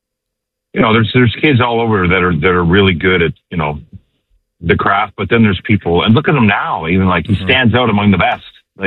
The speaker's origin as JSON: {"language": "English", "town": "Yarmouth", "region": "Nova Scotia", "country": "Canada", "said": "And I was from Yarmouth, Nova Scotia, 4 hours south of Halifax."}